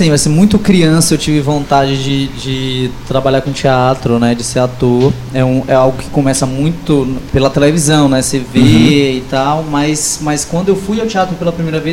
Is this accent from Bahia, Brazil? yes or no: yes; Bahia, Brazil; Não, porque como eu sou baiano